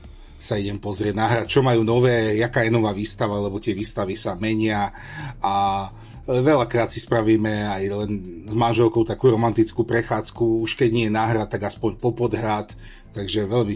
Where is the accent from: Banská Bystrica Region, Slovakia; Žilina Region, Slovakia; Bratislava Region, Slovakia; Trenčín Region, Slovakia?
Trenčín Region, Slovakia; Trenčín; Áno, narodil som sa v Trenčíne, vyrastal som v Trenčíne a teraz bývam pár kilometrov od Trenčína v malej dedinke zvanej Malá Hradná.